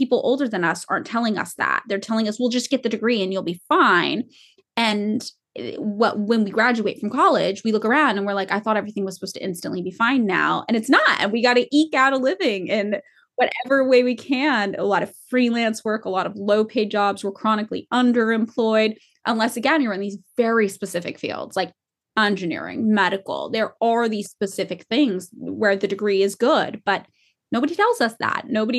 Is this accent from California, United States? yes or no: yes; Fresno, California, United States; growing up in Fresno, people were like, well, it just has to be because we're here.